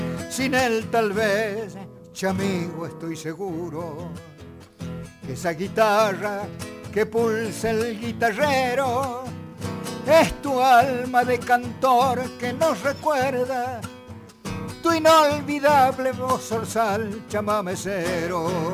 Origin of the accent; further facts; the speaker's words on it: Santa Fe, Argentina; mi pueblo allá es de mucho de chamamé. Como estamos en el Chaco santafesino, toda esa zona, y el santafesino, claro, es muy chamamecero.